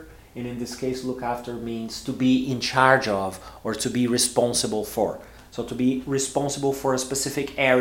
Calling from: Porto Alegre, Rio Grande do Sul, Brazil; English is a second language

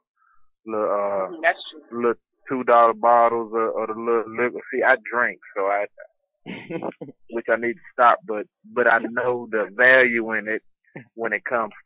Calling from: Chattanooga, Tennessee, United States; I'm calling from Chattanooga.

